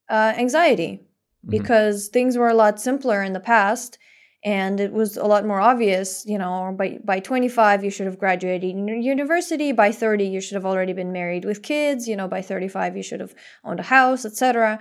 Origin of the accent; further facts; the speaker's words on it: Russia; I think it was less common where I grew up in Russia.